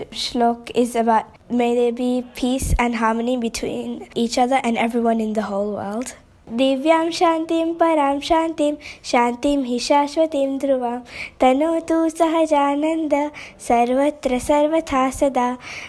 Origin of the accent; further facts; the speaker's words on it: Sydney, New South Wales, Australia; और मैं सिडनी से हूँ।